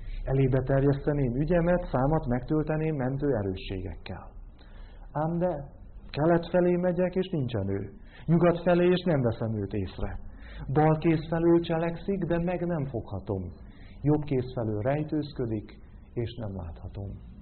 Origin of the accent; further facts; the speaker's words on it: Transylvania, Romania; aki tejért ment a szomszéd faluba, Erdélyben, ahonnan származom